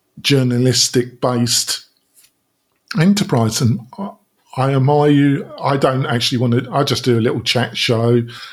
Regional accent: England, United Kingdom; I'm English down, but I've had some American friends say, we love you … can you brighten up?

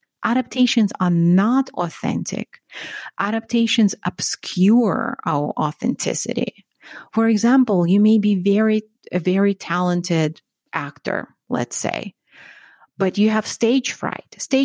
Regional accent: Russia; I grew up in Russia. My grandparents lived through World War II in Russia

